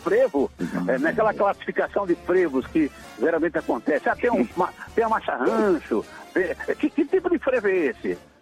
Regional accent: Northeast Region, Brazil; para todos nós que somos nordestinos, que gostamos de música de boa qualidade

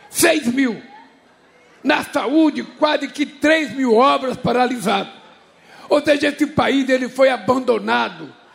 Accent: Pernambuco, Brazil; now in São Paulo, Brazil; Quando eu saí de Pernambuco, que eu cheguei em São Paulo, a primeira casa que eu fui morar era um quarto e cozinha no fundo de um bar

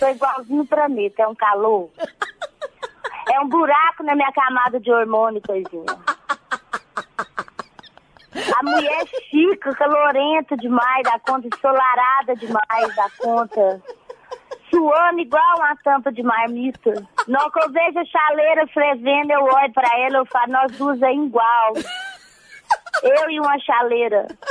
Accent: Minas Gerais, Brazil; Eu duvido muito que eu sou mineira, né

